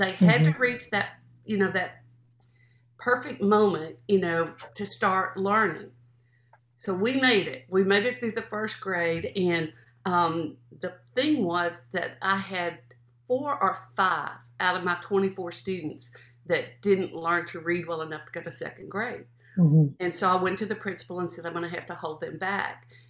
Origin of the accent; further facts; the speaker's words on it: Fort Worth, Texas, United States; I'm a city girl, I'm from Fort mm-hmm. Worth and I'm in this rural school.